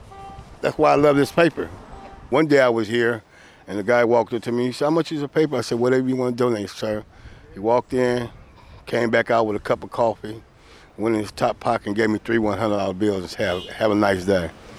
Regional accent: Berkeley, California, United States; I grew up on the White Way in McGee. I went to Berkeley High, got a baseball scholarship to play for the Oakland A's.

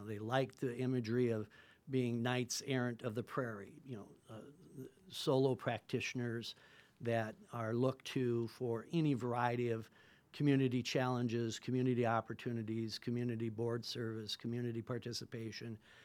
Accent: Martin, South Dakota, United States; in the environs of an Indian reservation like my hometown, Martin, South Dakota.

